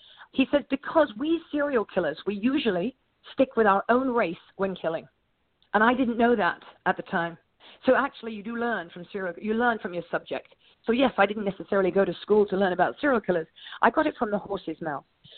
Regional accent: England, United Kingdom; because, of course, we all grew up in England.

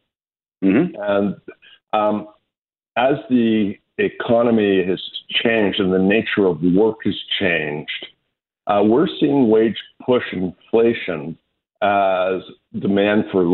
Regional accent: Missouri, United States; I'm from Missouri

